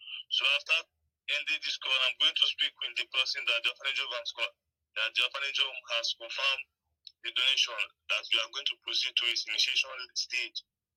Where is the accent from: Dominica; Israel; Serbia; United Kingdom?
Serbia; also born or lived in Germany; now in United States; What is important is that I'm from Germany and I moved to America. So growing up in Serbia is not really important for you to know.